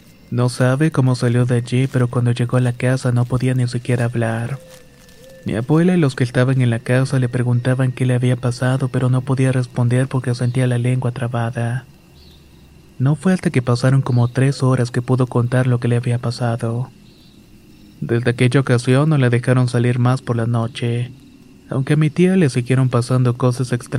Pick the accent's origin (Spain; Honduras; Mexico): Honduras; Somos de Honduras